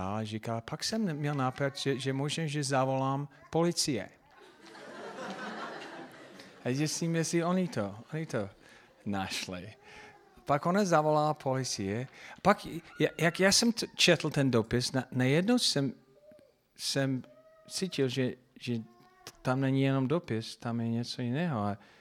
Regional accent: Englewood, Colorado, United States; Czech is a second language; A já pocházím z Inglewood, Colorado.

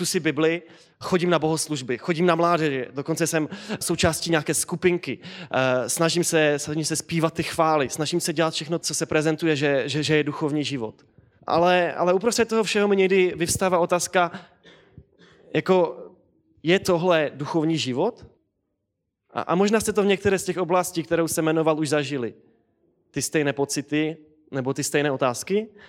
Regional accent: Havířov, Moravian-Silesian Region, Czechia; Já jsem z Havířova, to je u Ostravy, a jsem zač, že jsem se tam narodil a vyrostl ve sboru ESK, Evangelikální společenství křesťanů.

